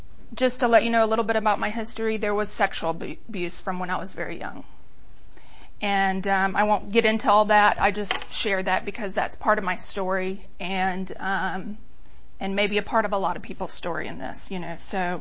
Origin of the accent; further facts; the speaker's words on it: East Point, Georgia, United States; also born or lived in Jonesboro; I was born in East Point, Atlanta. We lived in East Point, and then we lived in Jonesboro.